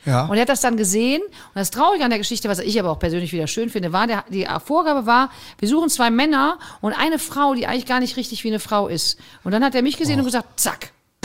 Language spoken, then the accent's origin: German; Cologne, North Rhine-Westphalia, Germany; wenn du selber als Kölnerin irgendwie in Skifan stehst